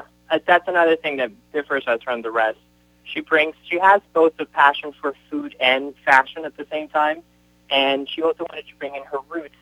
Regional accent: Honduras; I'm from Honduras as well, and I grew up eating that.

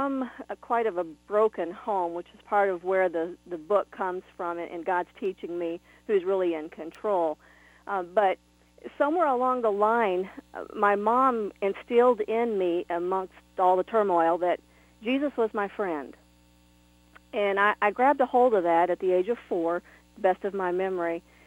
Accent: Texas, United States; No, he's from Michigan. I'm from Texas, and back in the 80s when the economy dropped, he moved down to Texas, met me, and he claims he took the only good thing in Texas out.

